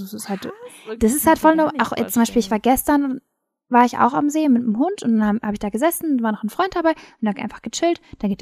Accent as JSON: {"language": "German", "region": "East Germany", "country": "Germany", "tie": "born or raised there", "said": "ich bin ja im Osten geboren. auch aufgewachsen im Osten. Und bei uns ist es relativ normal und auch sehr typisch, dass Menschen nackt baden gehen im See."}